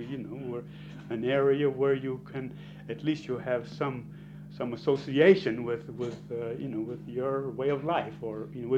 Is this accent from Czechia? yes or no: no; Guardavalle, Calabria, Italy; born there; English is a second language; Well, I was born in Guardavalle, and it was a small town in southern Italy.